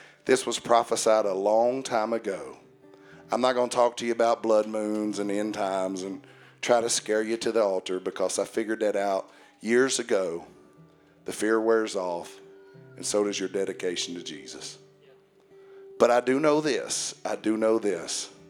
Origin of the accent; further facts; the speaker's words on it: United States; born there; I'm so glad I was born in America.